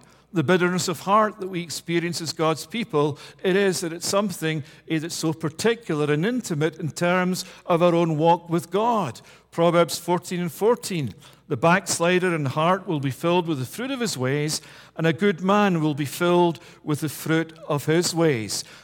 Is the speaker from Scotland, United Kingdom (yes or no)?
yes; Scotland, United Kingdom; As a Scotsman, that's music to my own heart